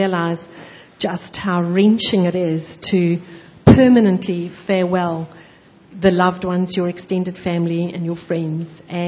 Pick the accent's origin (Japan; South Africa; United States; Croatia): South Africa; Transvaal; Well, I grew up in the Transvaal. I was born in the Transvaal in South Africa. So it's a pretty high up plateau and characterized by very dry, hot summers with thunderstorms in the evening to cool things down